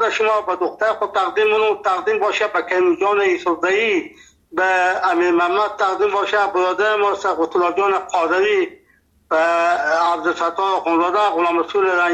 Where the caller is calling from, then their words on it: Nimruz, Afghanistan; دختم ما 50 سال در ولایت نیمروز هست، اینجا لهجه ما لهجه فارسی هست، اینجا لفظی ما لهجه بلوچی هست، اینجا پشتو گپ میزنه.